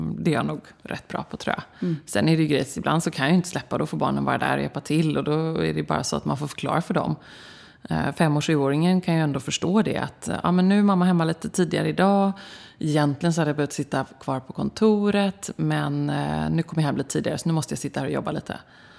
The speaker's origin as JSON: {"language": "Swedish", "town": "Gothenburg", "region": "Västra Götaland County", "country": "Sweden", "tie": "born or raised there", "said": "Jag är uppväxt i hus i Göteborg så jag tror också att det är det."}